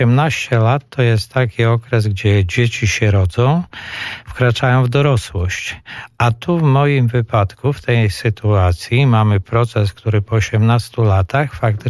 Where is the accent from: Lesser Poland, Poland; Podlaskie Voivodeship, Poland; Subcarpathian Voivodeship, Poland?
Podlaskie Voivodeship, Poland; Ja pochodzę z województwa podlaskiego.